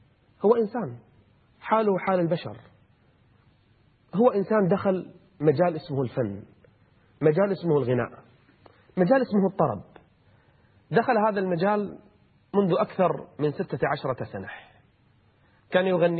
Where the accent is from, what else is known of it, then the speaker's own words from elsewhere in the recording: Kuwait; من وزارة الشؤون الاجتماعية والعمل عندنا في الكويت